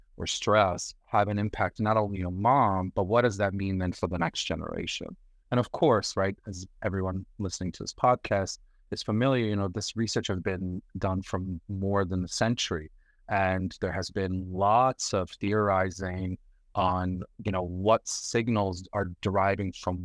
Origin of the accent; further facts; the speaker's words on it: Brcko, Bosnia & Herzegovina; So I was born in Bosnia in a small town called Bicko, which actually is in the northeastern corridor of Bosnia. So shares borders with Bosnia, Serbia, and Croatia.